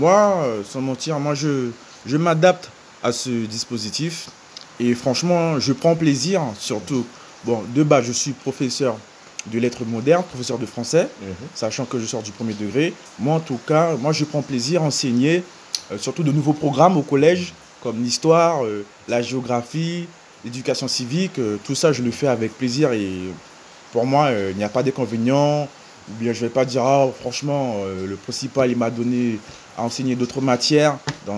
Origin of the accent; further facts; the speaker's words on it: French Guiana; je suis un Guyanais d'origine haïtienne. Donc, c'est-à-dire que je suis né ici. Mes parents, ce sont des Haïtiens.